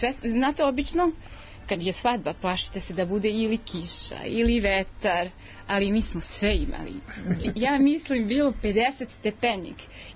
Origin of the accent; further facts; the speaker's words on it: Pirot, Pirot District, Serbia; born there; Ja sam rođena u Pirotu. Majka mi iz Beograda, otac iz Pirota.